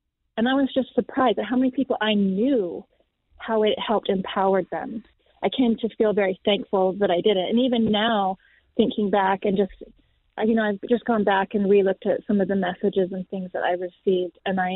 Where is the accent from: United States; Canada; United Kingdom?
Canada; We are from Canada, and we had a good life, you know, ups and downs.